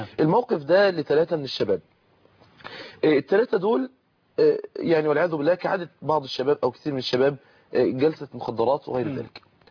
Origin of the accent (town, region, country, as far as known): Mansoura, Dakahlia, Egypt